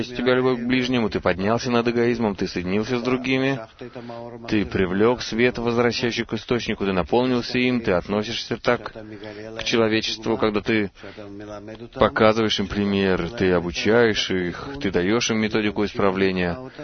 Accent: Givat Shmuel, Central District, Israel; Я из Гивад Шмуэля.

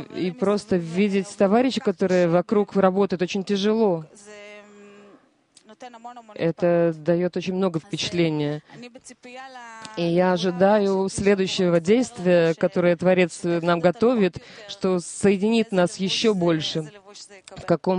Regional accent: Tel Aviv, Tel Aviv District, Israel; я, например, я из Тель-Авива

